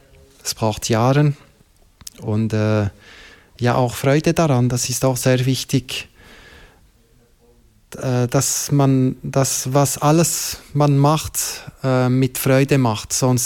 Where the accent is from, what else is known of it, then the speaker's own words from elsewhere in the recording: Montreux, Vaud, Switzerland; now in Bern, Switzerland; Ich komme ursprünglich aus Montreux, aus Waadtland. Ich bin dort aufgewachsen. Und dort habe ich angefangen zu sprayen. Und seit 10 Jahren bin ich hier auf Berner Region angekommen